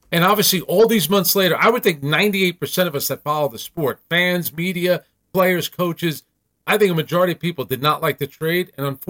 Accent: New York, United States; So I grew up in New York. I love Dr. J as a kid. I love Will Frazier. I rooted for the Knicks, you know.

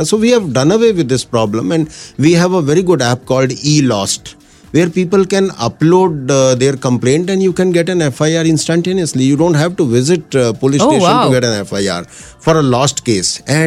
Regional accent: Himachal Pradesh, India; I am also from Himachal and I am more comfortable in Kannada, whether it's reading, writing, speaking or even thinking.

